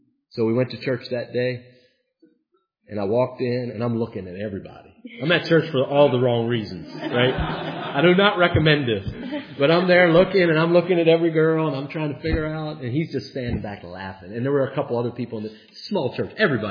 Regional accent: West Virginia, United States; I'm from West Virginia, she's from Maryland, she's from Glen Burnie, she's a homegirl.

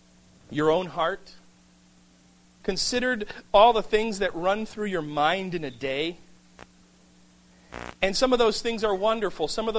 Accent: Oak Forest, Illinois, United States; I grew up in Oak Forest on the south side of Chicago, where the real sports fans are, of course

